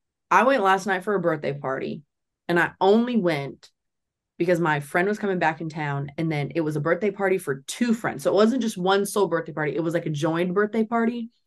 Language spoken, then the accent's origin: English; Nashville, Tennessee, United States; Yeah. Okay. Born in Midtown.